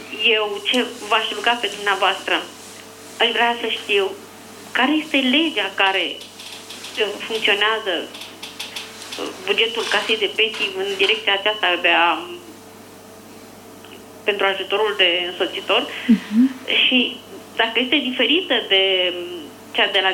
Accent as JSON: {"language": "Romanian", "town": "Constanța", "region": "Constanța County", "country": "Romania", "said": "Eu sunt din Constanța"}